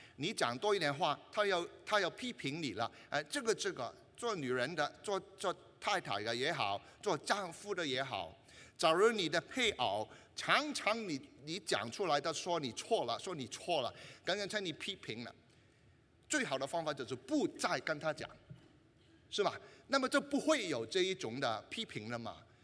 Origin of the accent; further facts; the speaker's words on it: Guangdong, China; 就是我们广东人叫做话事权呢